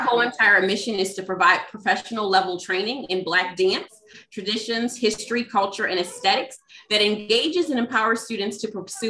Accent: Pittsburgh, Pennsylvania, United States; So I'm originally from Pittsburgh. My parents put me in dance at age 3

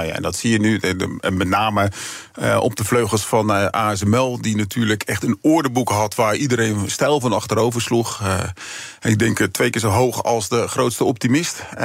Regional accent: Netherlands; Maar het is wel dat wij als Nederlanders met z'n allen die 2,8 miljard moeten gaan bezuinigen ergens anders.

